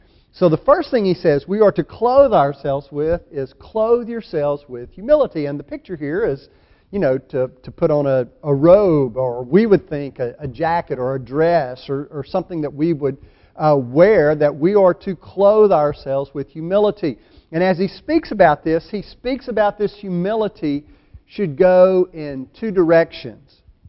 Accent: Orange, Texas, United States; born there; The fact that I was born in Orange, Texas, to Christian parents who didn't send me to church but brought me to church

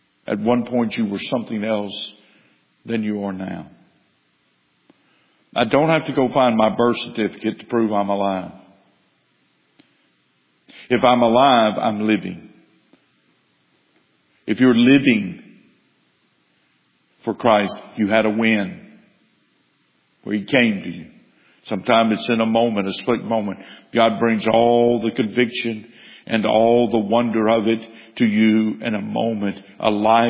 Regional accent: Baton Rouge, Louisiana, United States; born there; I was born in the Baton Rouge General Hospital sometime on the 23rd of June in the year 1955.

